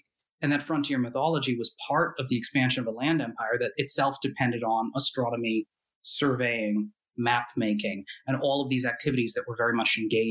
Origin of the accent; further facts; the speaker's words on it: New Hampshire, United States; But I grew up in New Hampshire and I was out camping with my family.